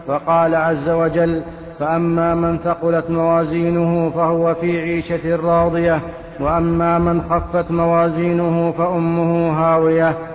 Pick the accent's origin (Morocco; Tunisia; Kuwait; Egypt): Morocco; now in France; ونقل الجثة إلى البلد الأصلي الذي هو المغرب يكلف كثيرا